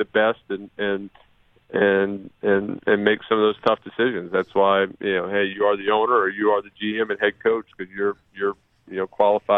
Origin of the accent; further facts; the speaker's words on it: New Orleans, Louisiana, United States; Go to New Orleans.